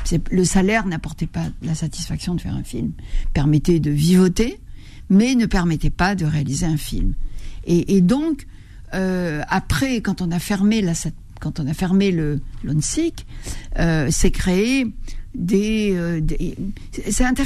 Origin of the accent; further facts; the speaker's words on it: Algeria; je ne suis pas allée en Algérie, je suis algérienne.